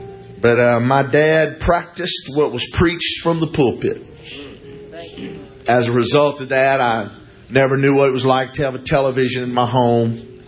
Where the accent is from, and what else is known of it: Alexandria, Louisiana, United States; born there